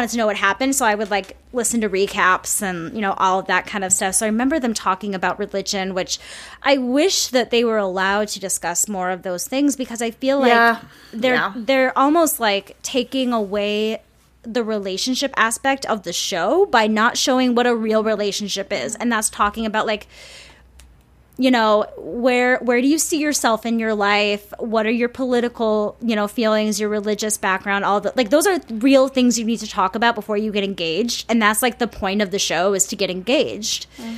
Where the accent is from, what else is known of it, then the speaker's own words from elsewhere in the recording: St. Paul, Minnesota, United States; I'm from Minnesota. I mean, I'm from St. Paul